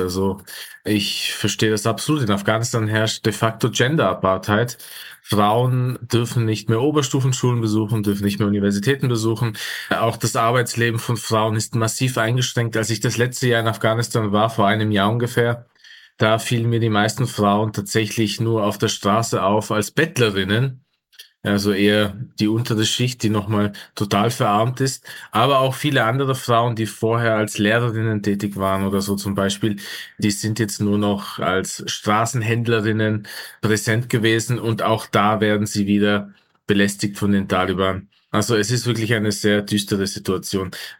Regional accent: Innsbruck, Tyrol, Austria; born there; ich bin eben in Innsbruck geboren

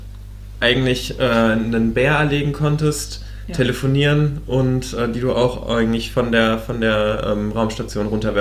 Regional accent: Hesse, Germany; Also ich komme ja aus Südhessen und da war so unser nächste große Stadt, in Anführungszeichen dann Darmstadt oder halt Mannheim.

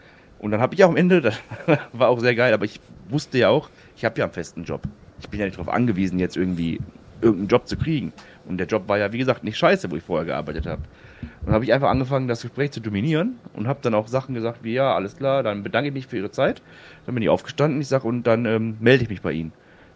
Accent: Duisburg, North Rhine-Westphalia, Germany; ich komme ja selber aus Duisburg

